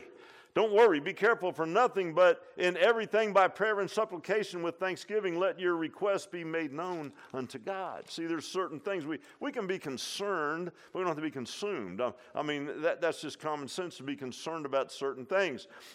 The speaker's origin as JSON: {"language": "English", "town": "Virginia Beach", "region": "Virginia", "country": "United States", "said": "we came from Virginia Beach. I mean, you know, it was like cultural shock, man. You know, you leave Virginia Beach, modern ranch house, man, all the conveniences. We go up to Grayson County, Virginia, to my great-grandmother's house"}